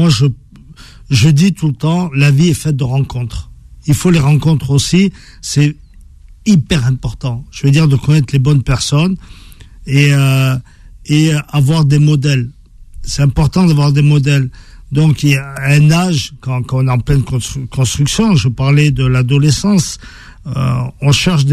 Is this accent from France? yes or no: yes; France; Nous, on a grandi en France, on a étudié en France, je veux pas qu'on parle d'intégration, quoi. Issu de l'immigration, peut-être, mais je suis français avant tout.